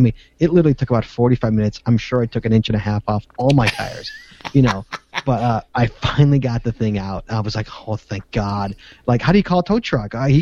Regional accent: Chicago, Illinois, United States; from Chicago, and I've never heard of that.

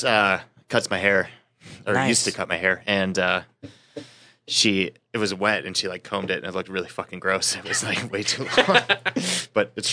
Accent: Menominee, Michigan, United States; also born or lived in Marinette, United States; I was born in Marinette, Wisconsin, but... I lived in Menominee, Michigan, and I was born in Marinette because my town didn't have a hospital, so my parents had to drive.

